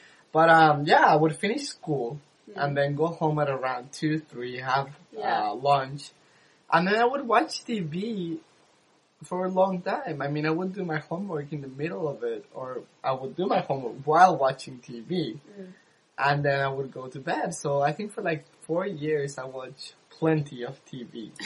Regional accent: Mexico; from Mexico.

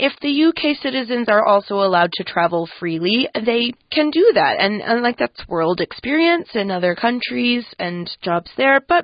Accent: Canada; Now, as a Canadian, that's something that always made me quite jealous.

